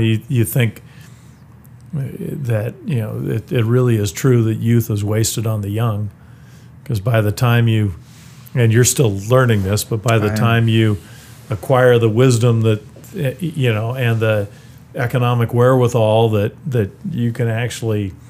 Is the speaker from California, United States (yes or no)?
yes; California, United States; moved away as an adult; I grew up in California, but right after that, when I was 19, I left California, moved away to finish college, and that was to a place where I didn't know anybody, nobody knew me.